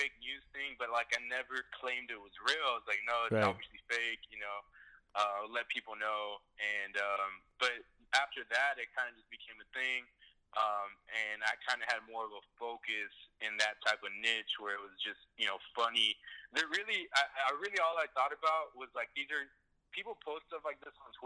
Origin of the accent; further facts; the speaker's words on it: Texas, United States; now in Los Angeles, United States; I live in L.A. I'm originally from Texas, but I live in L.A.